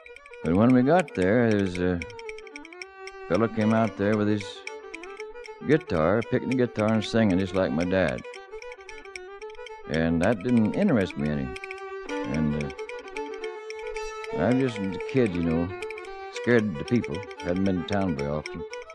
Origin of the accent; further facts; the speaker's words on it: Bremen, United States; there was a medicine show came through Bremen, a little old town, as my hometown still is.